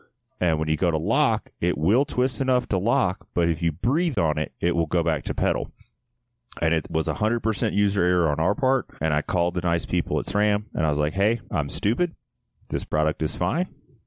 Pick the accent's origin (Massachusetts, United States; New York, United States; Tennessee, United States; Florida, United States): Tennessee, United States; Memphis; It's got a fucking Z in it, and I grew up in Memphis.